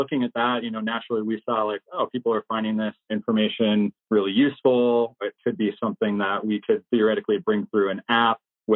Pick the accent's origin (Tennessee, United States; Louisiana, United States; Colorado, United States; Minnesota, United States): Colorado, United States; Aspen; So fast forward from growing up in Aspen, going through high school there, I was finishing up school at Colorado State University